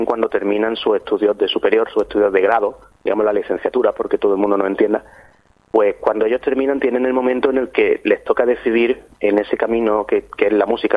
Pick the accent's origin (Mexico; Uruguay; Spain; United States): Spain; Priego de Córdoba, Andalusia; ponerme a organizar en mi pueblo, en Priego de Córdoba